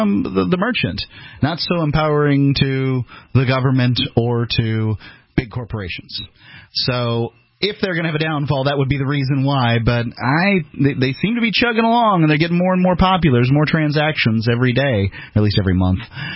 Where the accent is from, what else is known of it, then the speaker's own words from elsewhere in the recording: the South, United States; I'm from the South originally.